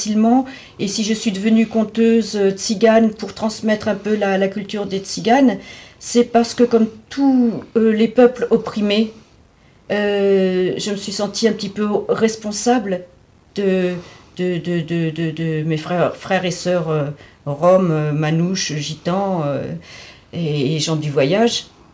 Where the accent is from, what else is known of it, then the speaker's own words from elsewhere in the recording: France; je suis pas plus fière d'être française